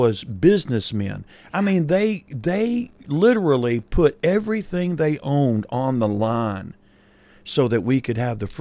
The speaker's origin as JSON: {"language": "English", "country": "United States", "said": "because that's the beauty of being an American."}